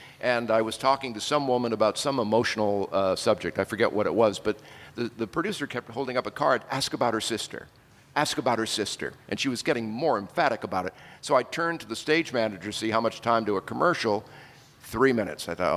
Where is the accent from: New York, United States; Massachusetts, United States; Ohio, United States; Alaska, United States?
Massachusetts, United States; Haverhill; in the house I grew up in Haverhill, Massachusetts.